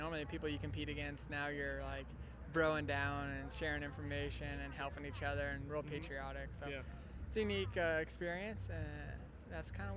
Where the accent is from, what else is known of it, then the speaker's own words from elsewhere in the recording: Colorado, United States; I grew up here in Colorado. I rode this track on 50s and 60s, and all my family and friends were here.